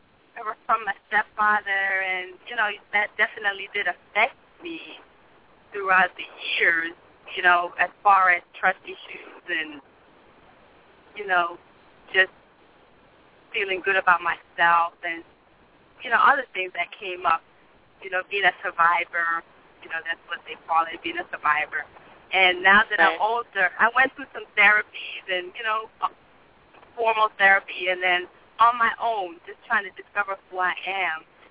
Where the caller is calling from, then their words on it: New Jersey, United States; I'm calling from New Jersey.